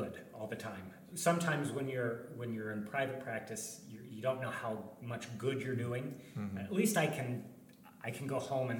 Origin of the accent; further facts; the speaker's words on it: Plymouth, Indiana, United States; My wife did, but I did not. I grew up in Plymouth, Indiana, which is an even smaller town than Marion.